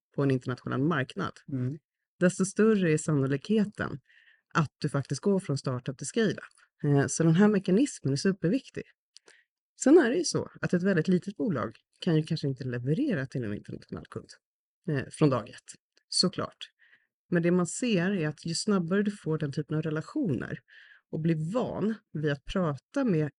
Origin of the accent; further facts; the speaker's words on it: Sollefteå, Västernorrland County, Sweden; born there; Jag är faktiskt en norrländska i hjärtat.